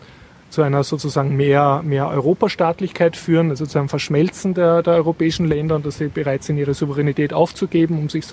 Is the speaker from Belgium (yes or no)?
no; Austria; als Österreicher ist das nicht so erfreulich